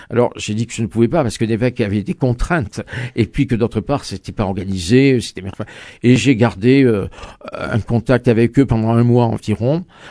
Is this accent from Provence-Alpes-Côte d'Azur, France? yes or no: yes; Provence-Alpes-Côte d'Azur, France; born there; je voulais retourner vers la région d'Avignon, qui est ma région natale, et puis où j'ai beaucoup d'amis et un peu de famille